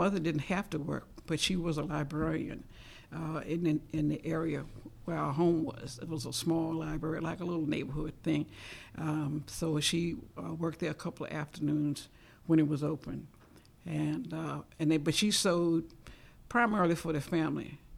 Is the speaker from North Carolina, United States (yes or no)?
no; Richmond, Virginia, United States; born there; Oh, I was born in Richmond, Virginia.